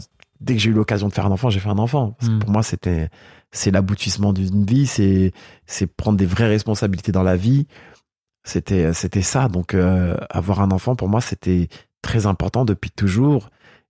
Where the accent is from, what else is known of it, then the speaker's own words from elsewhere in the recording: Morocco; je suis marocain